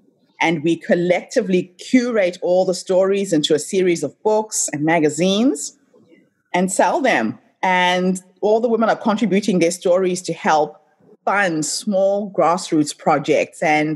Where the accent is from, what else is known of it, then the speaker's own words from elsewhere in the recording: Zimbabwe; I come from Zimbabwe